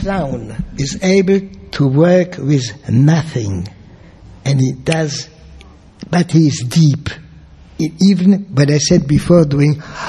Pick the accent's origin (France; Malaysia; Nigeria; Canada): France; Strasbourg, Grand Est; born there; English is a second language; I was born in Strasbourg, which is at the border of Germany and France.